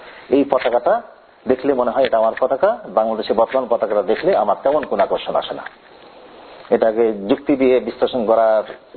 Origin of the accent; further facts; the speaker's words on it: Bangladesh; স্বাধীন বাংলাদেশে আমি তো পাকিস্তানি ছিলাম, আমরা পাকিস্তানি ছিলাম, পাকিস্তানি পরে আমরা বাংলাদেশি হলাম